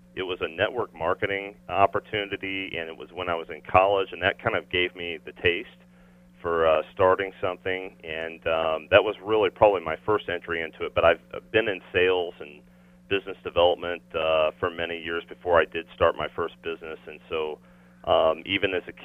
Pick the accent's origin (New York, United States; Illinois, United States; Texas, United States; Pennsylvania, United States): Illinois, United States; Collinsville; I born and raised in Collinsville, Illinois, just outside St. Louis, about 10 minutes or so.